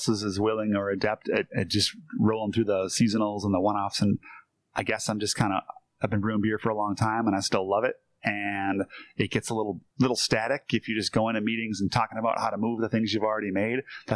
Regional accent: Green Bay, Wisconsin, United States; I grew up in Green Bay, so it's kind of in the blood.

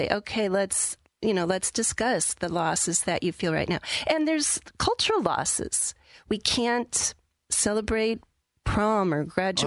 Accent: Minnesota, United States; And I grew up in Minnesota.

